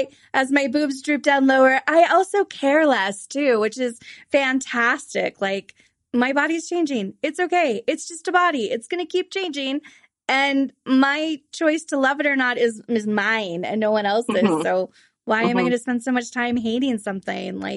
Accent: California, United States; Like, growing up in California, there also seemed like an additional pressure and standard of ridiculousness of what beauty looks like.

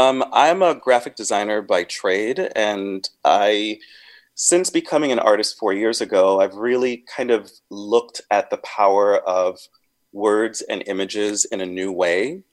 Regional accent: Grenada; You know, I grew up on a small island, a small African island

